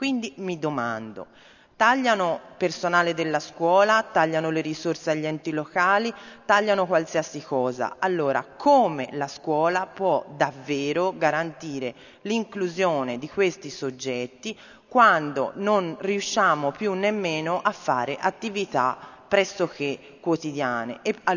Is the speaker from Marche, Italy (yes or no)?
no; Pistoia, Tuscany, Italy; nella mia provincia, io sono di Pistoia